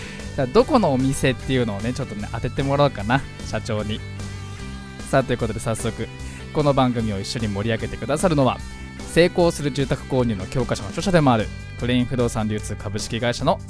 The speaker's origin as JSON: {"language": "Japanese", "town": "Fujisawa", "region": "Kanagawa", "country": "Japan", "said": "藤沢出身の俳優タレントとして活動する"}